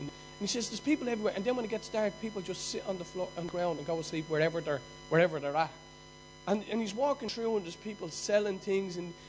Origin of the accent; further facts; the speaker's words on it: Ireland; I still remember growing up in Ireland